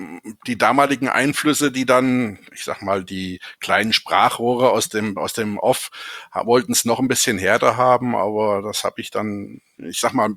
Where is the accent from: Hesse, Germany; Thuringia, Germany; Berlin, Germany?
Hesse, Germany; Hünfeld; ich bin 1965 in Hünfeld geboren und lebe da auch seit meiner Schulzeit oder Geburt hier. Außer meiner Berufsausbildung, die ich zeitweilig in Kassel und Wiesbaden absolviert habe, habe ich immer hier gelebt